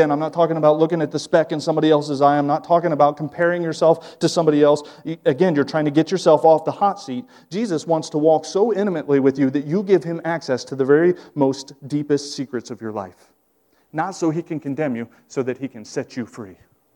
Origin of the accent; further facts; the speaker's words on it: Ohio, United States; I'm from Ohio. I don't have a southern accent.